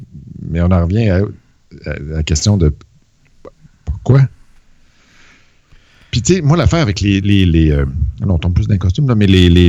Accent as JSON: {"language": "French", "region": "Quebec", "country": "Canada", "tie": "born there", "said": "Il y en a pas un de nous deux qui a un accent vraiment weird. Pourtant, moi, je suis né au Lac-Saint-Jean"}